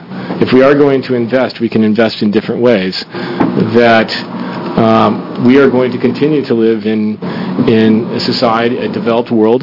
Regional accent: Oregon, United States; Growing up in Oregon and coming from kind of a farming and forestry background

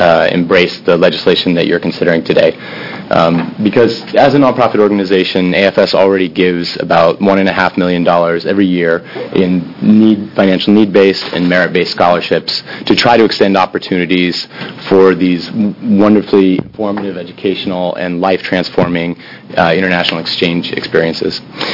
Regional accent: Oregon, United States; Growing up in the Rogue Valley, for all of its benefits, didn't expose me to a great breadth of different national, linguistic, ethnic, cultural backgrounds.

